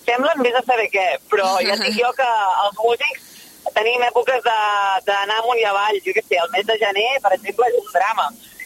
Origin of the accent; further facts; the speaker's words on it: Sabadell, Catalonia, Spain; moved away as an adult; m'ha vist en totes les meves edats, vull dir, fins als 20 i tants que vaig marxar de Sabadell, és la meva segona casa.